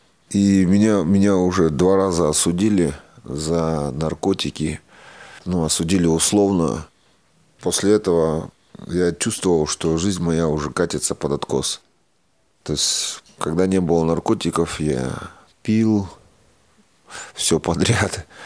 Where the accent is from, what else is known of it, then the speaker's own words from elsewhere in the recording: Argayash, Chelyabinsk Oblast, Russia; born there; Я родился в России, в Челябинской области, в небольшом поселке Аргаяш.